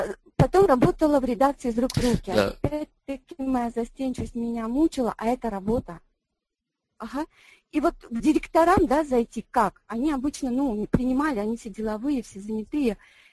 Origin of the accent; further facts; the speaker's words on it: Tajikistan; Russian is a second language; Вот я росла в Таджикистане, и я 7-й ребенок